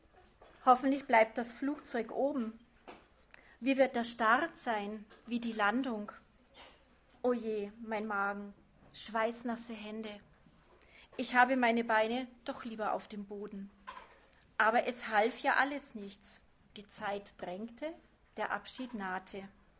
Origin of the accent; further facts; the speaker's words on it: Penzberg, Bavaria, Germany; Ich komme aus Penzberg